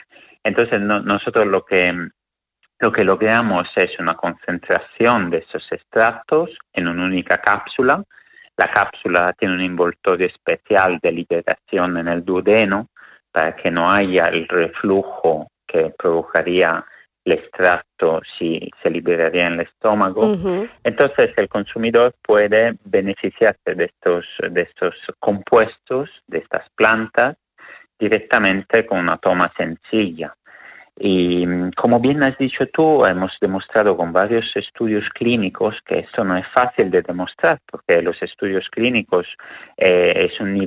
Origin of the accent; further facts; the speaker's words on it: Italy; now in Spain; yo no soy de Granada, soy italiano